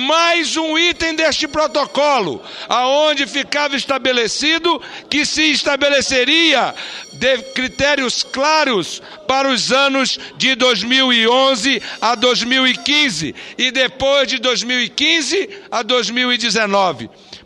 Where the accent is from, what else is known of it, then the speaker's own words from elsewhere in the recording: Amazonas, Brazil; Venho do Amazonas, aonde, no interior do nosso estado, não temos a realidade de prefeituras que possam pagar salários mínimos